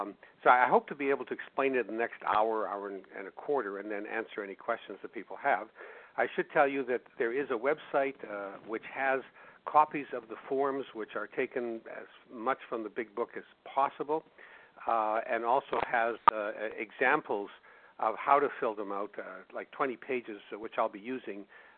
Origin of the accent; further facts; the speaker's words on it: Winnipeg, Manitoba, Canada; my hometown of Winnipeg, Canada